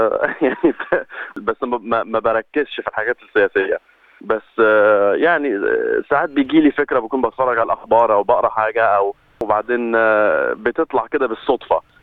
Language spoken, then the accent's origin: Arabic; Egypt; now in Australia; أنا مصري وقاعد في أستراليا